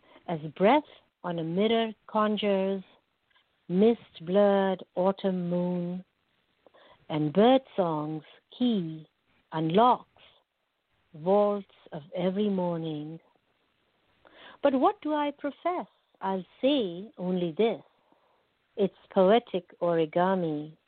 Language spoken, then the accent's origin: English; Pakistan; now in United States; as I came as an immigrant, and I am from South Asia, I'm from Pakistan